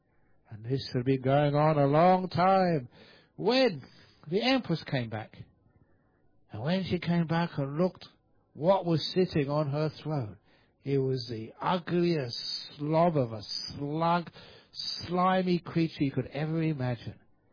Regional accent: Australia; I was telling people, there's a nice story from my home country, Australia.

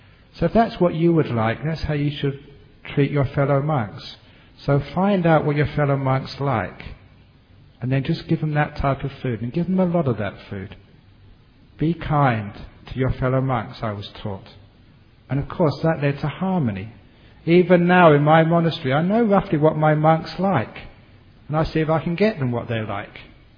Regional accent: England, United Kingdom; because being an Englishman I like chips.

